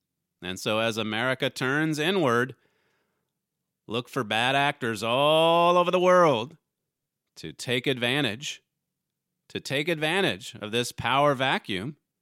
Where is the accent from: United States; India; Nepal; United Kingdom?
United States; But still, I mean, as an American, you don't want to see Americans over there